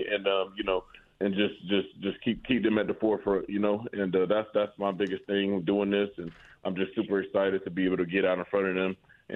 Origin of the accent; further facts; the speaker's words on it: Conyers, Georgia, United States; So we do that out in my hometown, Conyers, Georgia, Rockdale County High School, where I attended.